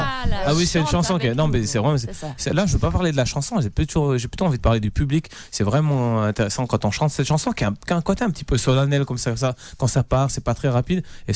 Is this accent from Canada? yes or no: no; Switzerland; Nous, on est des Suisses